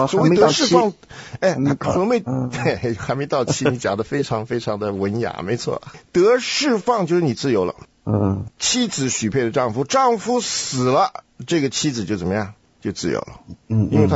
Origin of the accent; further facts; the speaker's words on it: China; 这个文化大革命的血啊，还在我们中国人心里面流，不知道流到什么时候才会停啊。